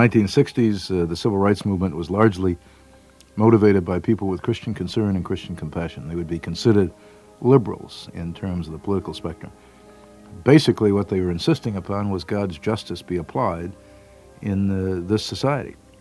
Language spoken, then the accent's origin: English; United States; I really had had just a smattering of religious exposure as a kid growing up, like most kids growing up in America today, and really didn't know what it was all about.